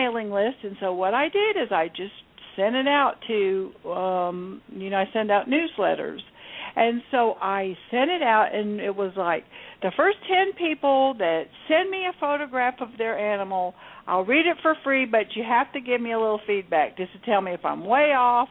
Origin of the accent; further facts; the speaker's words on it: Texas, United States; also born or lived in Michigan / Indonesia / England; From Jakarta, Indonesia, to London, England. I grew up in Texas. I was born in Michigan. I've been many places.